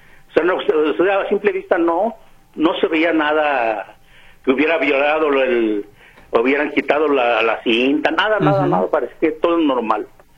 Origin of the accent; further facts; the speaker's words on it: Mexico; Afortunadamente, pues, no somos todos los mexicanos.